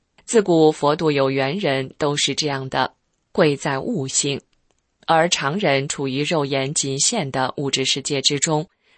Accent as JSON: {"language": "Chinese", "country": "Taiwan", "tie": "born there", "said": "身为中国人，在自由的台湾出生"}